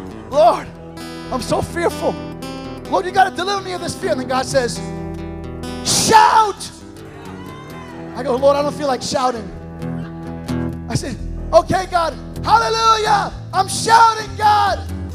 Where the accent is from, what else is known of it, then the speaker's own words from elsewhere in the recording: Paramus, New Jersey, United States; They started a church in my hometown in Paramus because of this Bible study.